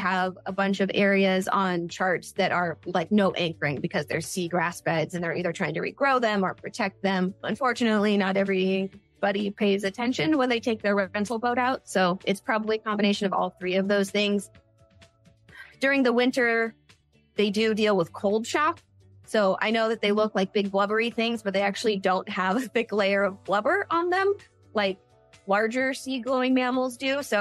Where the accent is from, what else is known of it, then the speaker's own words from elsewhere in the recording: California, United States; now in Florida, United States; I'm from Southern California, so I don't do thunder and lightning very often or very well now that I live out here in Florida.